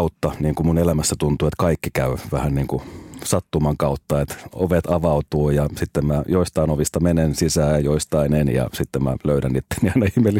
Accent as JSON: {"language": "Finnish", "town": "Uusikaupunki", "region": "Southwest Finland", "country": "Finland", "tie": "born or raised there", "said": "mä oon uudesta kaupungista, pienestä länsirannikon kaupungista kotoisin. Mun vanhemmat, molemmat on sitten taas tuolta Pohjois-Karjalasta. Tulivat aikanaan sinne autotehtaalle töihin 70-luvun alussa ja sitten vuonna 74, eli kohta 50 vuotta sitten mä synnyin sinne."}